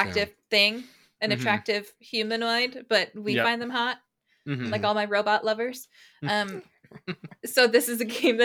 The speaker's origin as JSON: {"language": "English", "town": "Rochester", "region": "New York", "country": "United States", "said": "And I only remember because I'm from Rochester and there's a street named Mount Hope in Rochester as well."}